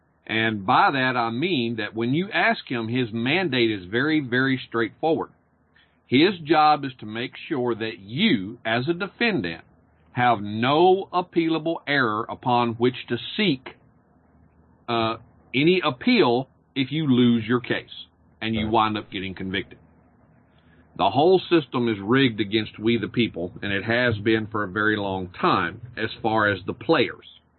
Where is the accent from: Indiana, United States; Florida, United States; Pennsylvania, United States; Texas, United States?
Texas, United States; Nacogdoches; So I ran a computer business also for several years in my hometown of Nacogdoches